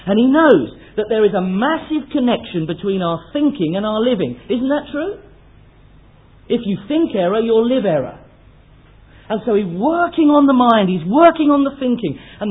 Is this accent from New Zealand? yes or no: no; England, United Kingdom; And then, almost without thinking, I replied, Madam, I'm English.